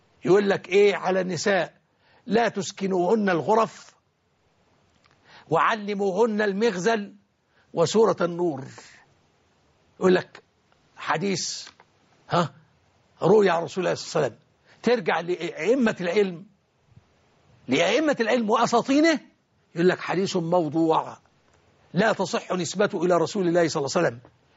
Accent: Egypt; في أجزاء كثيرة من بلدنا مصر العزيزة

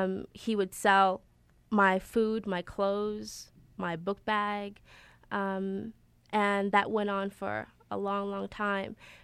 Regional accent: Boston, Georgia, United States; I went to Georgia. I grew up. I was raised in Boston, Georgia.

